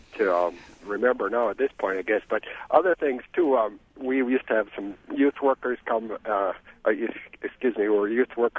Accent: Oostburg, Wisconsin, United States; I just wanted to just share a few reminiscences, I guess, of growing up on Lake Michigan. And I grew up in a little town called Oostburg. It was settled originally by Dutch fishermen and farmers, and a great place to grow up.

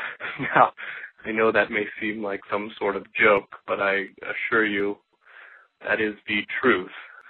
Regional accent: San Diego, California, United States; born or raised there; now in Brooklyn, United States

